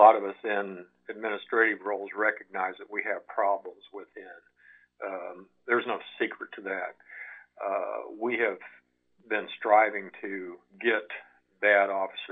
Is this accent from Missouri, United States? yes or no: yes; Cameron, Missouri, United States; and I'm originally from Cameron area. So I grew up in that environment